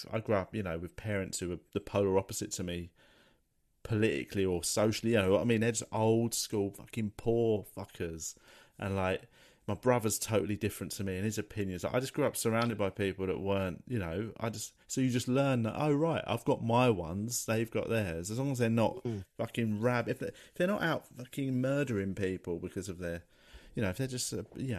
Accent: Tooting, London, United Kingdom; I grew up in Tooting, surrounded by all sorts of people

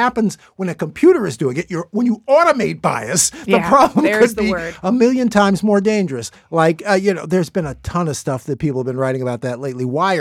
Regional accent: Chicago, Illinois, United States; I'm originally from Chicago.

